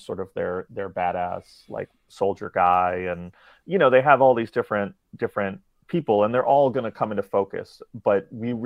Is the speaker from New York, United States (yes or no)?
yes; New York City, New York, United States; But I think a lot of what I drew from in this was like growing up in New York City.